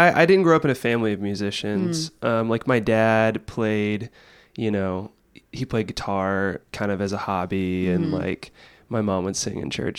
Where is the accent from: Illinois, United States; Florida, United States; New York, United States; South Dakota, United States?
Florida, United States; I grew up in Central Florida, so it's like the very southern part of Florida